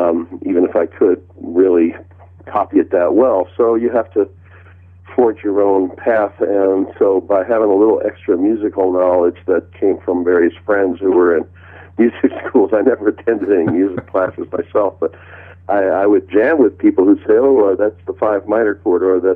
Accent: New York City, New York, United States; I feel so lucky as a New Yorker to have gotten this type of immersion

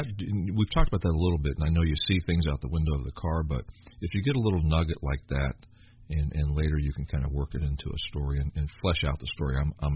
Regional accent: Kentucky, United States; I'm just a kid from Kentucky like you are, Tom, and I love the music from my home state.

